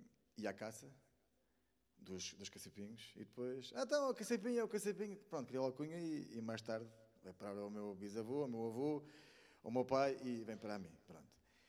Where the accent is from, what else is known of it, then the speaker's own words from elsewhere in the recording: Lisbon, Portugal; eu sou de Lisboa, mas o meu pai é alentejano